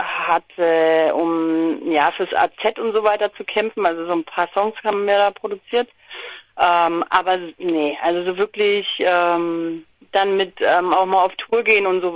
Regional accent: Nuremberg, Bavaria, Germany; now in Leipzig, Germany; Genau, ursprünglich bin ich auch aus Nürnberg. Jetzt aktuell bin ich in Leipzig, aber eigentlich bin ich, genau, war ich ganz, ganz viele Jahre in Nürnberg

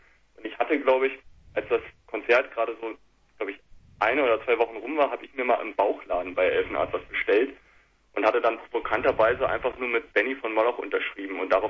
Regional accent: Quedlinburg, Saxony-Anhalt, Germany; ich komme halt auch aus der Ecke ursprünglich. Also Simon und ich kommen beide aus der Nähe Quedlinburg.

